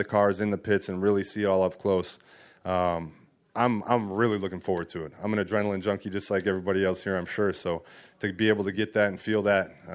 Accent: Wisconsin, United States; So I grew up in Wisconsin. There's a lot of sprint car racing in Wisconsin, and I did. My family and I would go up north a lot back home and watch sprint cars, and that was awesome.

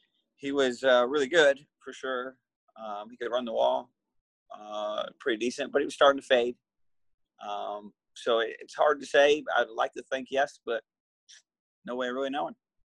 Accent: Michigan, United States; because I'm from Michigan

